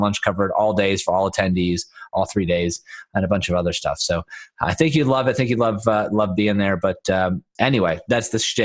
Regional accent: Dallas, Texas, United States; It's conveniently located in the middle of the country, Dallas, Texas, my hometown.

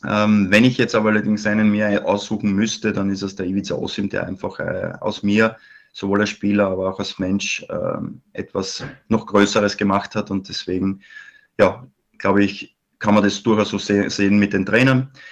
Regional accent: Graz, Styria, Austria; Also ich bin ja Grazer und war von klein auf natürlich bekennender Sturm Graz-Fan.

